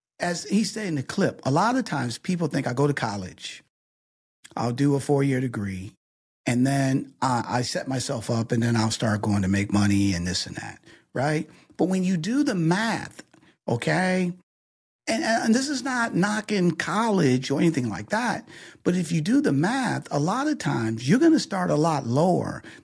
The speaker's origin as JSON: {"language": "English", "town": "Detroit", "region": "Michigan", "country": "United States", "tie": "born or raised there", "said": "even though I grew up in Detroit where people were working at GM, Ford, Chrysler"}